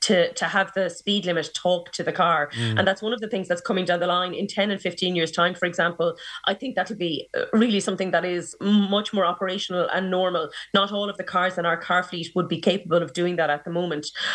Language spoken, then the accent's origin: English; Munster, Ireland; I'm from South Tipperary, right? So I'm from a rural part of the country.